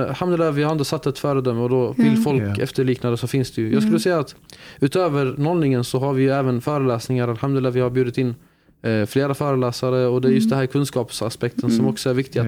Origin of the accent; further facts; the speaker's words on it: Växjö, Kronoberg County, Sweden; som jag är som sagt född och uppvuxen i Växjö då